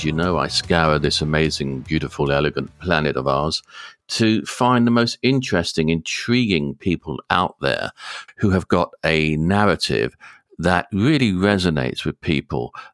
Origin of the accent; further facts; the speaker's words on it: United Kingdom; being a Brit, I'm a very cynical kind of a person.